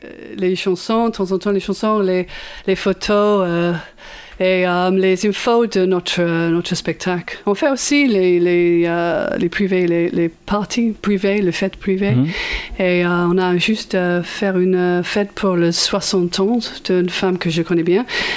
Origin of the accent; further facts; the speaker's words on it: England, United Kingdom; French is a second language; Cette chanson, j'ai pensé que parce que nous sommes anglais